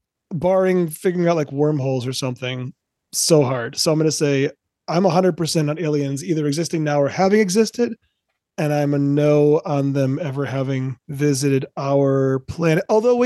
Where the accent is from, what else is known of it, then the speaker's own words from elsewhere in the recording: Ann Arbor, Michigan, United States; also born or lived in Portland; Michigan originally. I moved to Portland. I spent the better part of my 20s in Portland, but I grew up in Ann Arbor, Michigan.